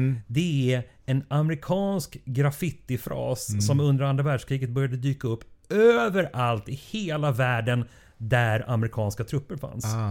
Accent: Stockholm, Stockholm County, Sweden; Ibland som stockholmare när man säger New York, man får bli nasal

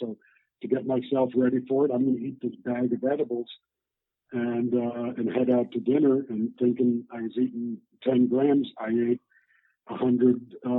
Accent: Canada; because like as a Canadian, they wouldn't accept my driver's license at most dispensaries.

